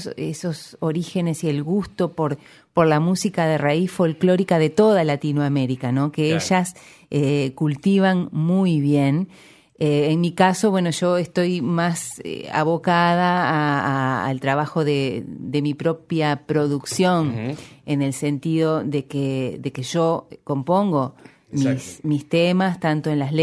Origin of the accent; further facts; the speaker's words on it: Paysandú, Uruguay; Bien claro, o sea, yo soy de Paysandú.